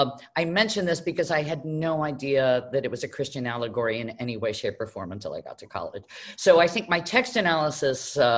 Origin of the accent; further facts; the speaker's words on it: Mexico City, Mexico; I grew up in Mexico City, attending a Zionist yeshiva.